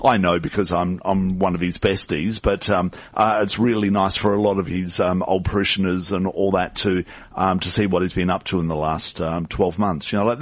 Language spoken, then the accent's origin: English; Adelaide, South Australia, Australia; because I'm originally from Adelaide, and I went back to Adelaide at Christmas